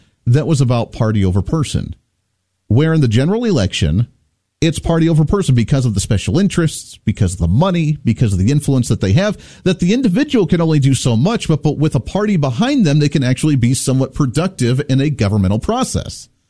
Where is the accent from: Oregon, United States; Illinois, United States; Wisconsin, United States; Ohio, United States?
Ohio, United States; growing up in Ohio in that area, that was always about the Hawkeye Caucus